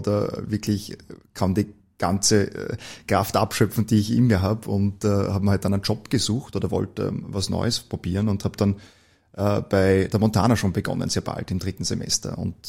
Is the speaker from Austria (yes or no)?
yes; Gmunden, Upper Austria, Austria; born there; now in Vienna, Austria; Ich bin eigentlich gebürtiger Oberösterreicher.